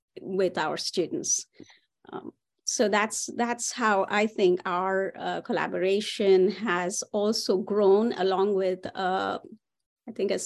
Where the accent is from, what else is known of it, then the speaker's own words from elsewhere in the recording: India; I was from India, so it's a very different. I was an international student at Syracuse University